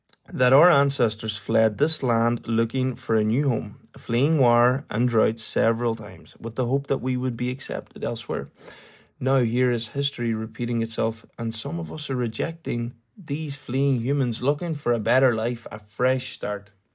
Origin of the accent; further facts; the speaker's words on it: Ireland; because we are Irish born and raised, as if we own the area we are living